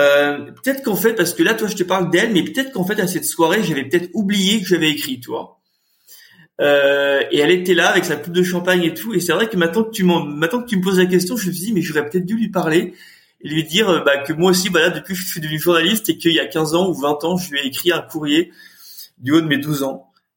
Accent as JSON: {"language": "French", "town": "Nantes", "region": "Pays de la Loire", "country": "France", "said": "je viens de Nantes, j'ai 12 ans et je veux faire comme vous et je veux devenir reporter"}